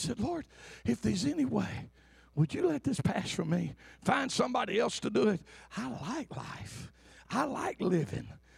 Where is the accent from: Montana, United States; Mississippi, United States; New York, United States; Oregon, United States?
Montana, United States; Butte; I'm from Butte. We was rednecks.